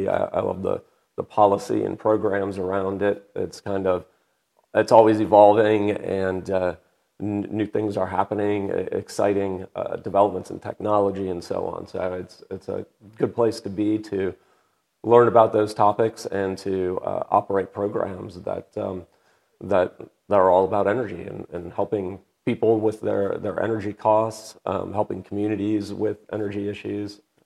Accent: Wisconsin, United States; moved away as an adult; now in Atlanta, United States; I've been in Atlanta in the state of Georgia for about 20. I actually grew up in the state of Wisconsin, moved down here after undergrad to go to grad school

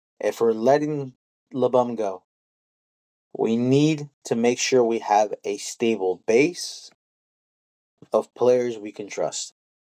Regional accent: California, United States; As much as I respect and I love my hometown, the Bay, I liked Kobe and I liked the way the Lakers played.

